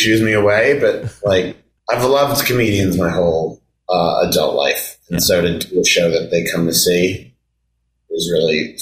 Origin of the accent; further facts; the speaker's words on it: United States; sometimes I will find myself being more American